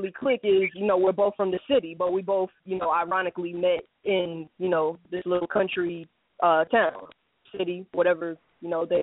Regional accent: New York, United States; now in North Carolina, United States; I'm from New York originally

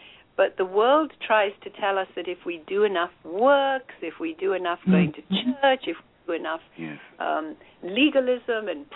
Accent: India; moved away as an adult; I was born and raised in India, and I lived there for the first 20 years of my life.

